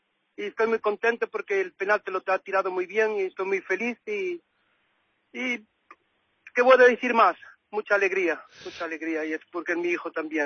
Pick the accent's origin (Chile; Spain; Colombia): Spain; El Freixo, Galicia; moved away as an adult; Bueno, sí, yo como los 22 años me salí de Crescente, de un pueblo que se llama El Freixo, y me fui a una vida para mejor, ¿no?